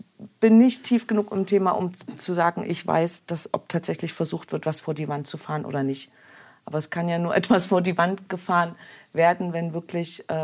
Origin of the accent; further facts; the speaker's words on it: East Germany, Germany; Naja, ich als Ostdeutsche ja auch, oder?